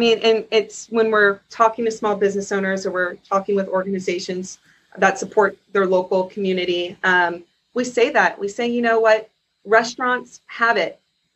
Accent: Michigan, United States; I've lived in LA and as I said, I'm from Michigan, North Carolina, and I would love to just be able to support my community there

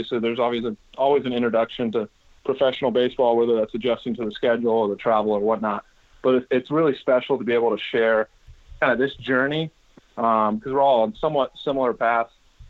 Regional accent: California, United States; Growing up in the Bay Area, obviously, as a Giants fan

